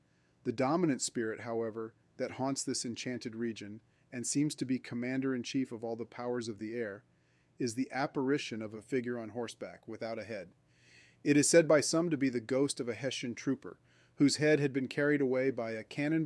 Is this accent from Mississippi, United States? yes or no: no; White Plains, New York, United States; I was born and raised in New York's lower Hudson Valley. My birthplace of White Plains is located in the southern portion of modern-day Westchester County